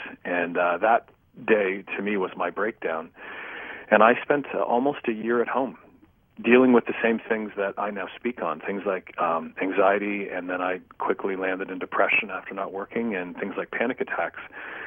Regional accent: Canada; being a Canadian, I'm a foreign student in the U.S.

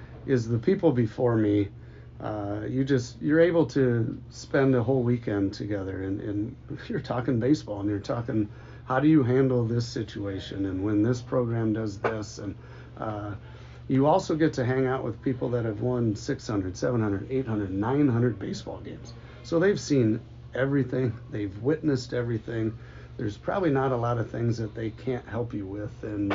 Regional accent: Hampton-Dumont, Iowa, United States; I was a volunteer for my high school that I grew up in Hampton, Dumont.

